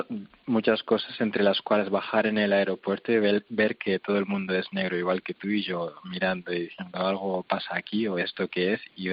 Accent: Las Palmas, Canary Islands, Spain; born there; yo nací en España, en Las Palmas, y tenía un NIE

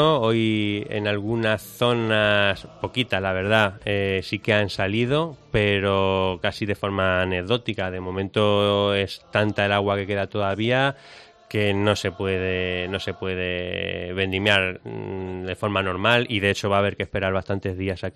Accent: Castilla-La Mancha, Spain; Bueno, han sido en total esas tres tormentas que han afectado a La Manchuela. Ha habido pueblos pues que no le ha tocado nada, ha habido otros que les ha tocado una y pueblos como el mío

